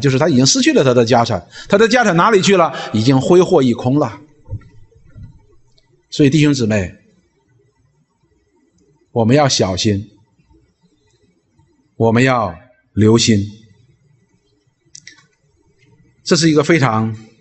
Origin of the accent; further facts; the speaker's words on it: Northeast China, China; 就是我们东北人管它叫面起子